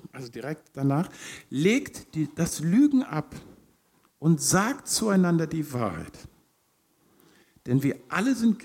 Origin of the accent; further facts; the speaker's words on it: Schleswig-Holstein, Germany; Ich komme aus Nordfriesland, da wo die Bäume so wachsen, damit sie es schaffen.